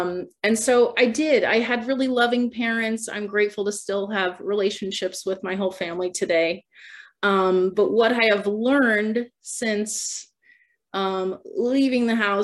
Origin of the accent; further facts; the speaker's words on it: Midwest, United States; And I grew up in the Midwest. We kind of moved around a lot, which was also a stressor and challenging for me.